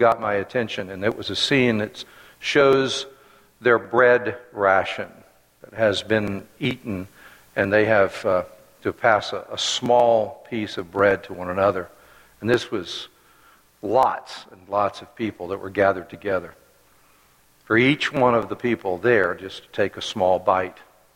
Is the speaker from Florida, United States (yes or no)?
yes; Florida, United States; I grew up in Florida, so it was quite warm.